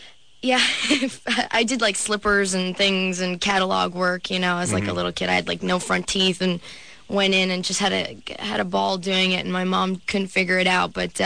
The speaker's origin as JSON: {"language": "English", "country": "Canada", "lives_now": "Los Angeles, United States", "said": "I'm from Canada, and I gave myself 6 months in L.A."}